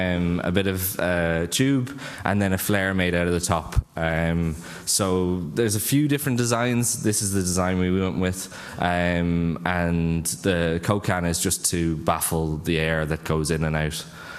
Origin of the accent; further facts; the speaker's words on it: Ireland; I come from Ireland, from Hackerspace in Dublin, TOG